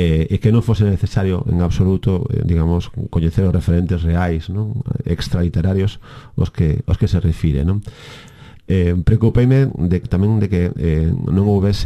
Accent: Vimianzo, Galicia, Spain; now in A Coruña, Spain; eu son coruñés de adopción, son vimiancés de nación

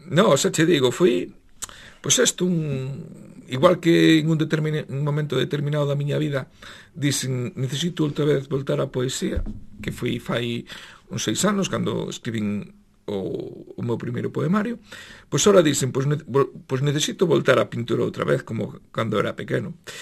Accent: Cee, Galicia, Spain; Pois mira, eu son da Costa da Morte, aínda que traballo aquí na Coruña, dun pobo que ben coñecedes todos, que se chama Cé.

